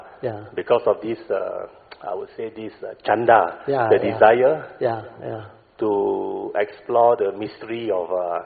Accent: Penang, Malaysia; So, I was brought up in Penang.

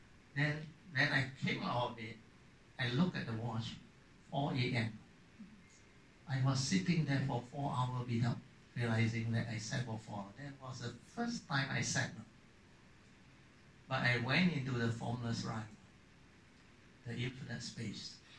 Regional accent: Kedah, Malaysia; English is a second language; now in South Korea; In my home state, Kedah State, I was the only non-Malay

